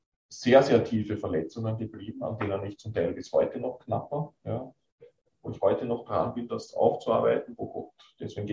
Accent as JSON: {"language": "German", "region": "Vienna", "country": "Austria", "moved": "yes", "said": "Dann sind wir übersiedelt, sind wieder die ganzen Beziehungen zerbrochen, wieder neu anfangen. Als Wiener in der Steiermark überhaupt nicht einfach."}